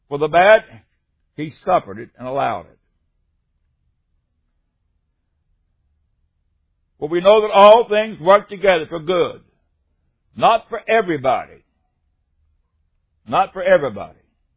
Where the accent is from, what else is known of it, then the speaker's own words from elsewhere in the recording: West Virginia, United States; Whatever our background is, I'm a hillbilly from West Virginia.